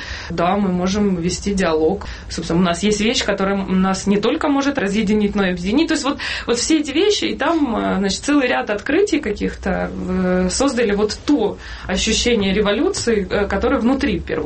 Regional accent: Donetsk, Donetsk Oblast, Ukraine; я выросла в Донецке на райончиках

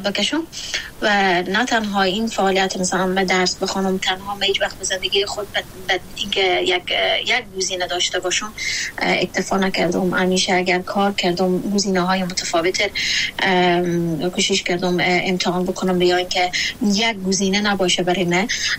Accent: Afghanistan; همه ما افغانستانی ها در شرایطی بزرگ شدیم که فقر اقتصادی داریم

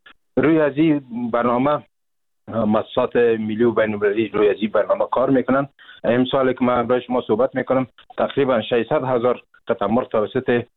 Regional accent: Afghanistan; ما و شما از افغانستان هستیم

